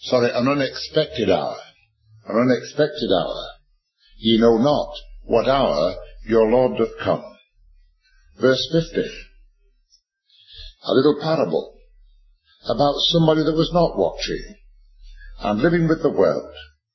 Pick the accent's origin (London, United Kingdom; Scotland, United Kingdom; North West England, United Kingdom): North West England, United Kingdom; Manchester; And it said, another body found in Manchester's murder mine. I came from Moss Side. I came from a slum home.